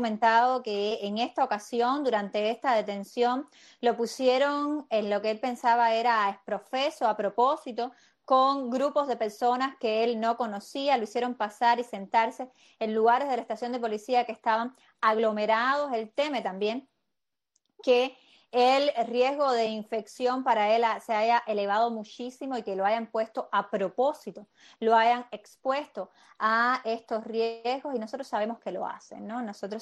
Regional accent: Cuba

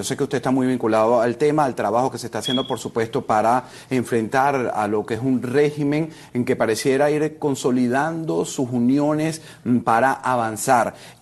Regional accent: Venezuela; Tengo un panel para analizar el tema de mi país de origen

